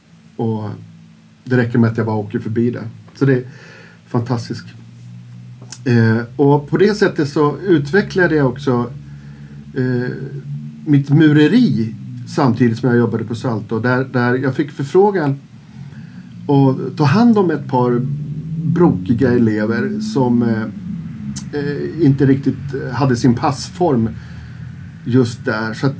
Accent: Järna, Stockholm County, Sweden; jag växte upp i Järna och jag började snart skolan på Enegärdet.

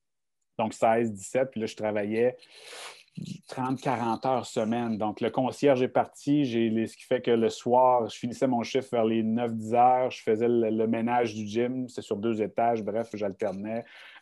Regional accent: Baie-Comeau, Quebec, Canada; je suis natif de la Côte-Nord, donc Baie-Comeau, donc j'étais plus loin

